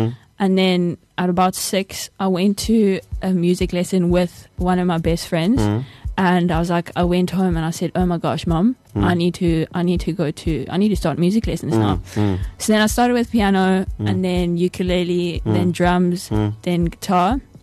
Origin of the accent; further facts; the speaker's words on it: KwaZulu-Natal, South Africa; accent: KZN; Yeah, that's my KZN accent coming out.